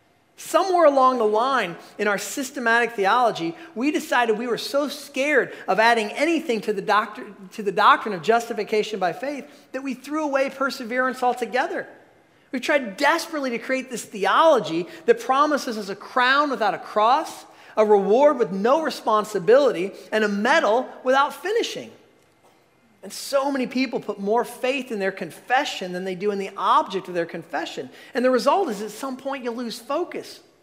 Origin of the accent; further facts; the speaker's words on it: Indiana, United States; You know, we're from Indiana. Our idea of a ledge is at Brown County.